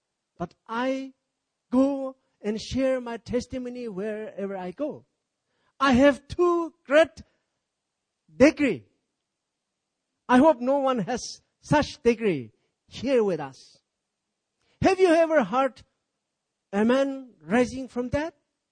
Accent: Nagaland, India; I'm a Naga. Indian, there are so many races. And I'm from Nagaland.

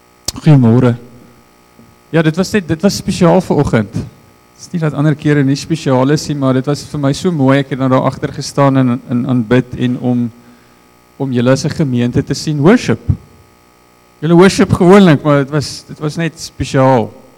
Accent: Free State, South Africa; now in Cape Town, South Africa; ons kom uit die Vrystaat uit en dis nie wat op my hart is nie. Maar altyd as ek terugkom van daar af, dan sukkel ek om weer teenwoordig te raak in die Kaap, want ek bly maar 'n ou Vrystaatertjie

